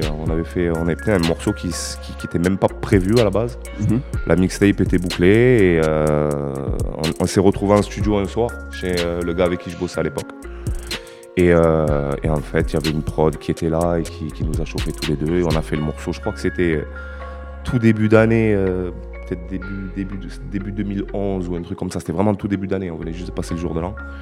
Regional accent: Marseille, Provence-Alpes-Côte d'Azur, France; moved away as an adult; now in Toulouse, France; je suis de Marseille à la base. Je suis né, j'ai grandi à Marseille. Et je suis arrivé à Toulouse en 2006.

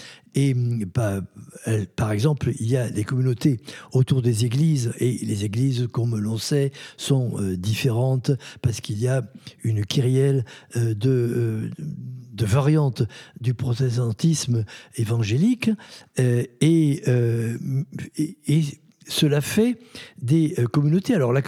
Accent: France; also born or lived in United States; avoir fait des études aux États-Unis et donc avoir vécu en tant que petit Français un espace-temps qui est complètement différent du nôtre.

